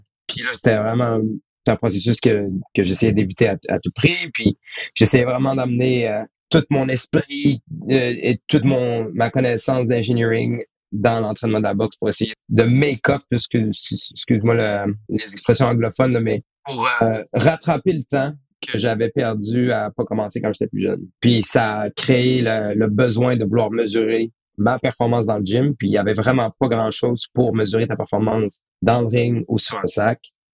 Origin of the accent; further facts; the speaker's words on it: Quebec City, Quebec, Canada; also born or lived in Toronto; les deux, on vient de Québec, à la ville de Québec. Moi, j'ai été à Toronto pour faire un master en microelectromechanical sensors.